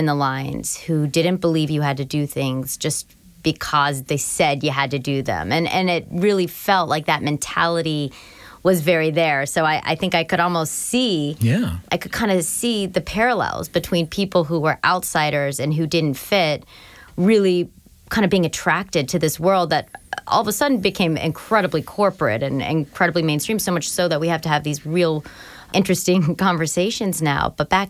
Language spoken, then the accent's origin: English; the South, United States; I remember I grew up in the South.